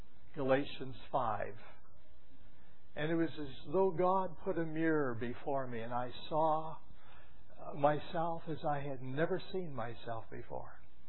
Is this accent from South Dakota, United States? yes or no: yes; South Dakota, United States; I grew up in South Dakota and I would take several hundred sheep up to the pasture.